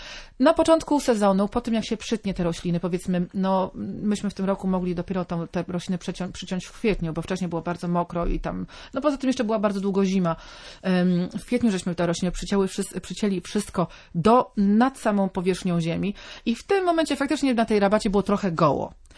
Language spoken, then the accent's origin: Polish; Pomeranian Voivodeship, Poland; jak to się mówi u nas na Kaszubach, przyszła ściółka. I to była ściółka z kompostowni od nas, z Szadułek.